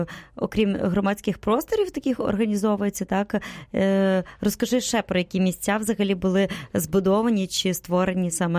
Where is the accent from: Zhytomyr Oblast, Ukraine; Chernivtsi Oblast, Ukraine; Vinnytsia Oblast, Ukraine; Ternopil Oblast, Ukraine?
Zhytomyr Oblast, Ukraine; в моїй рідній області, в Житомирській області, в Малині